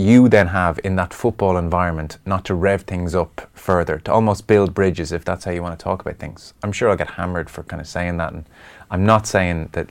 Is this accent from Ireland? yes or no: yes; Ireland; We probably traditionally, as Irish people, haven't thought of it as racism in those terms, I think.